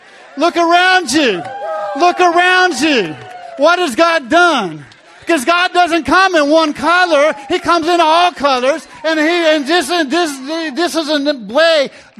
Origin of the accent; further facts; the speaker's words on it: Texas, United States; I'm from Texas, so it's easier to say walk in.